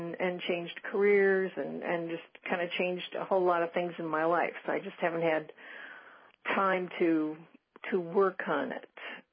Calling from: California, United States; I'm in California.

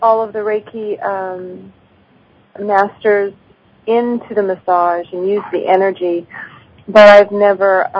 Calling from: California, United States; From the Sacramento Valley.

